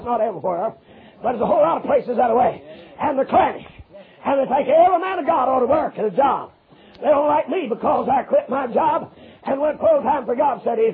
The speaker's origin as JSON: {"language": "English", "region": "Kentucky", "country": "United States", "said": "Now, I'm from Kentucky. And every preacher, when he gets called to preach, ought to have to spend 2 years in Kentucky."}